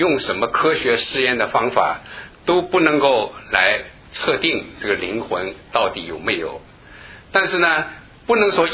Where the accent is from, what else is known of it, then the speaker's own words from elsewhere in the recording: China; 尤其是我们中国人啊